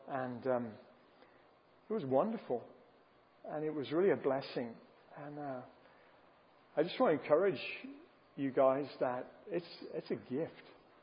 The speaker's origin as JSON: {"language": "English", "region": "England", "country": "United Kingdom", "tie": "born or raised there", "also_born_or_lived": "United States", "said": "my parents lived in England, became pastors over there, and I grew up in England."}